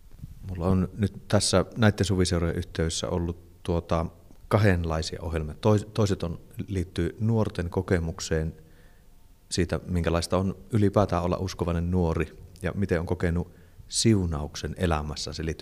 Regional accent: Rovaniemi, Lapland, Finland; kotoisin tuolta Rovaniemen Vanttauskoskelta

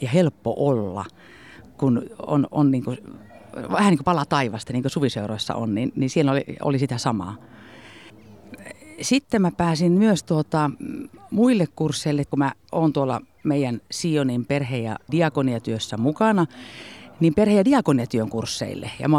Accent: North Ostrobothnia, Finland; Mä oon Pohjois-Pohjanmaalta kotosi

